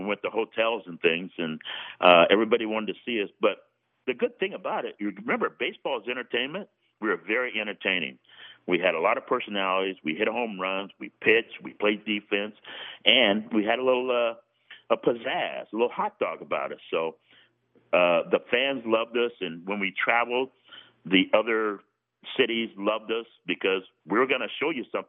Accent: Dos Palos, California, United States; But I was in my hometown. I'm from Dos Palos, an hour and a half away from Oakland. My family got to watch me. My whole town came to see me.

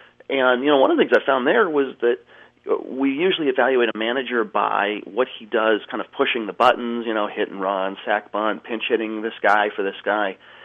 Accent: Cleveland, Ohio, United States; I was 6 years old. I grew up in Cleveland.

